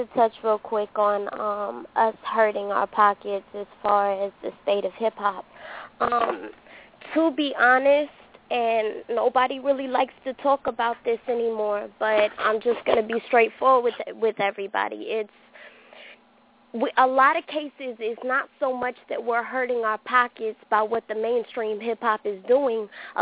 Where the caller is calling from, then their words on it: Columbus, Georgia, United States; I am calling from Columbus, Georgia.